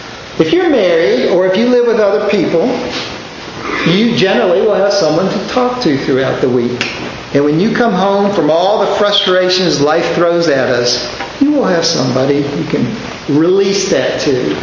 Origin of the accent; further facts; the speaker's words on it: Richmond, Virginia, United States; I grew up in the East End of Richmond without much money, so I tend to be super frugal.